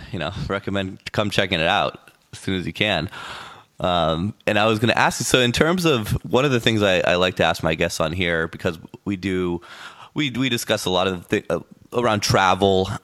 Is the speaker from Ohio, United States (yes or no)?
no; Huntington Beach, California, United States; No way. Yeah, I actually grew up in Huntington.